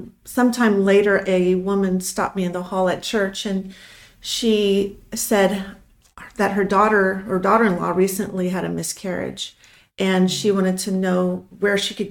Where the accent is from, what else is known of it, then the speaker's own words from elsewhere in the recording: Los Angeles, California, United States; now in Texas, United States; I'm originally from Los Angeles, and we made our way around the country a little bit and eventually ended up in Texas, and we make a joke that all roads do lead to Texas, so we're happy to be here.